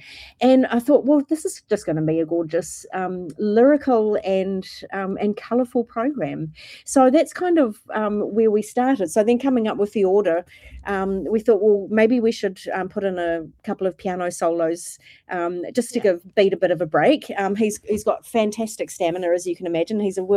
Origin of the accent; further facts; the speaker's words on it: Christchurch, Canterbury, New Zealand; also born or lived in New York City, United States; Well, I grew up in Christchurch. I then spent a good number of years, about 14 years, living in New York City.